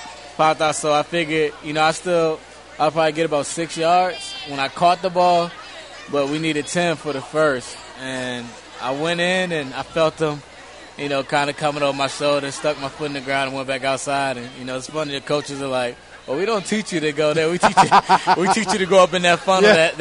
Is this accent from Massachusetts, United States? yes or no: no; Virginia, United States; Maybe possibly even here, you know, because I'm from Virginia.